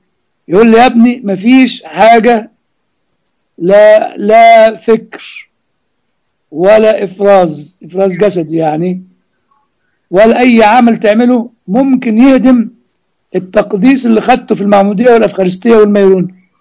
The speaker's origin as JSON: {"language": "Arabic", "country": "Egypt", "said": "دي زي ما عندنا في مصر تجيب سكينة وتروح فتح قلب البطيخة"}